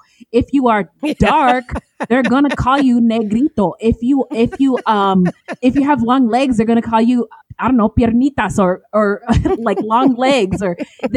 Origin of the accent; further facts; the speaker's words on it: California, United States; now in Phoenix, United States; Every Mexican party I have been to since growing up in California and living here in Phoenix, there's a mariachi band at every single party.